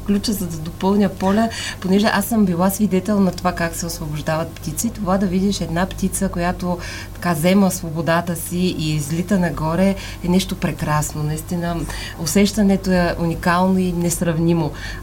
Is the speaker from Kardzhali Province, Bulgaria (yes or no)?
no; Gabrovo, Gabrovo Province, Bulgaria; пък сме и от Габрово